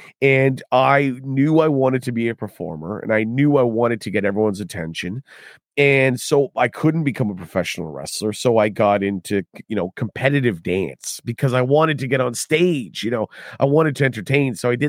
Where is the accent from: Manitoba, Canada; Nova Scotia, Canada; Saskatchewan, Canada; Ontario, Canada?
Ontario, Canada; Hamilton; I grew up in Hamilton. We got no stand-up comedy scene here.